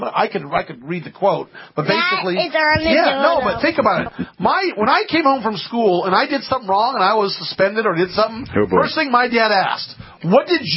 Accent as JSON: {"language": "English", "town": "Penryn", "region": "California", "country": "United States", "tie": "born or raised there", "said": "Again, I grew up in Penryn. Right? Look up Penryn."}